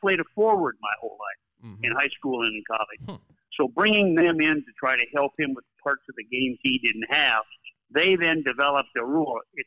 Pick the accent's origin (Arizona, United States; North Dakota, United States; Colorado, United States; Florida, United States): North Dakota, United States; When I was growing up in North Dakota, you never saw any stars, you know, suck up there. Hardly anybody's ever been to North Dakota.